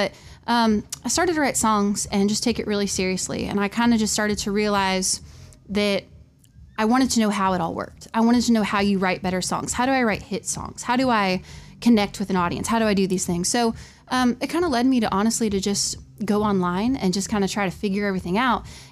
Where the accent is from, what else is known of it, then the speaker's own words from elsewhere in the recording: Bakersfield, California, United States; now in Nashville, United States; So, yeah, I'm from Bakersfield, California, and I was living out there.